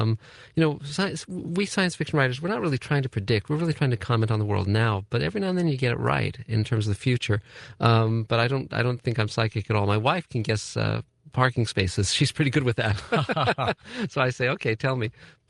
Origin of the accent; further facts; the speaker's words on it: Santa Monica, California, United States; I was born in Santa Monica, California. So I'm a local.